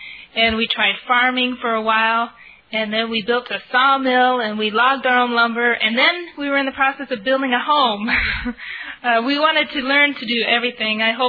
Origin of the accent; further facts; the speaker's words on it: California, United States; moved away; also born or lived in Michigan; So I grew up there in California, and then in 1979, my adoptive parents moved to Michigan.